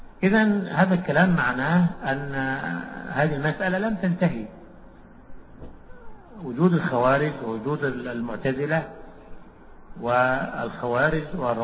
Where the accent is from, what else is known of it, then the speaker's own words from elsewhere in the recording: Egypt; عندنا في مصر